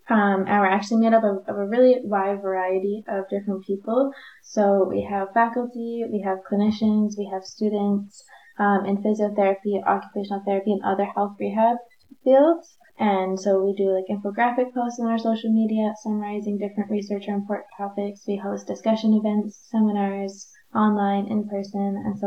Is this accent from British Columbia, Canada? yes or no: no; Winnipeg, Manitoba, Canada; now in Montreal, Canada; I'm a physiotherapist practicing in Montreal, but originally I'm from Winnipeg.